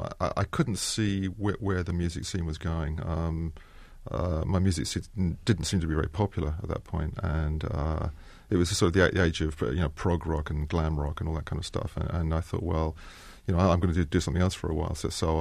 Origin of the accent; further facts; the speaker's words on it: London, United Kingdom; I grew up mostly in London.